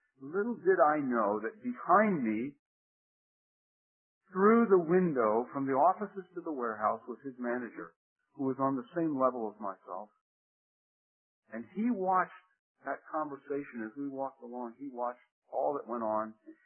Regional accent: Italy; Now, I know the Italian language. I grew up in Italy.

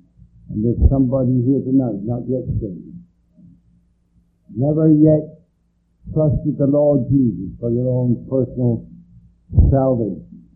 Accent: Bristol, South West England, United Kingdom; Where do you come from? I said, Bristol.

